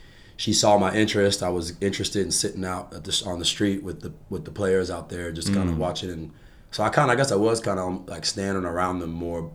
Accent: Los Fresnos, Texas, United States; Like, growing up in South Texas, outside of a little town down there, you know, living in a trailer.

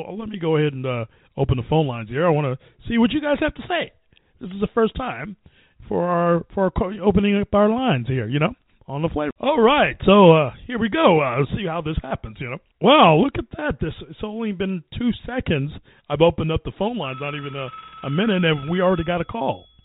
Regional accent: Junction City, Kansas, United States; Because I grew up in Kansas City, in Junction City, and for one Christmas I had a Rock'em Sock'em and a ViewMaster and a Slinky too.

